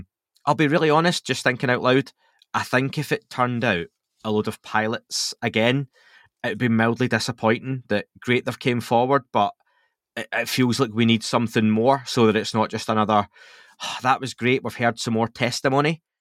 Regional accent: Scotland, United Kingdom; Yeah, I'm open. I'm Scottish. We hate everyone.

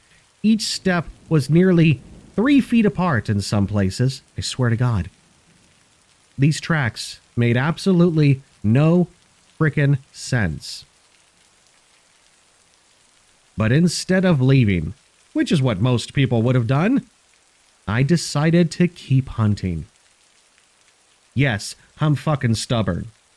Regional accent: Grayling, Michigan, United States; I grew up hunting around the Grayling area of Michigan. My family owns a small patch of property about 20 miles outside of town

